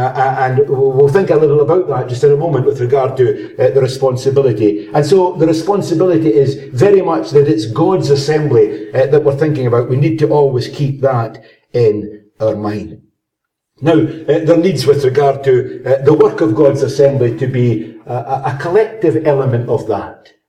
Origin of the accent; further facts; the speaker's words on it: Burntisland, Scotland, United Kingdom; I was brought up in Burnt Island.